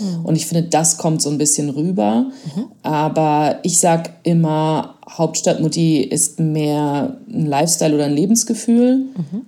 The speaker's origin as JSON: {"language": "German", "region": "North Rhine-Westphalia", "country": "Germany", "tie": "born or raised there", "said": "meine Kindheit in Ostwestfalen in den 90ern."}